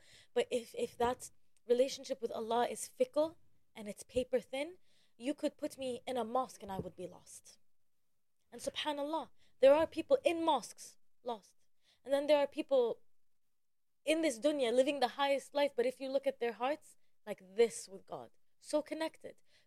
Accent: Jordan; It's a very different life than what I grew up in Jordan experiencing.

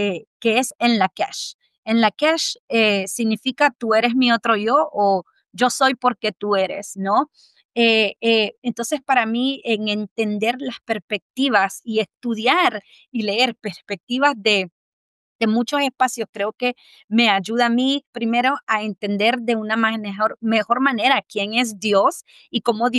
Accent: El Salvador; Soy salvadoreña

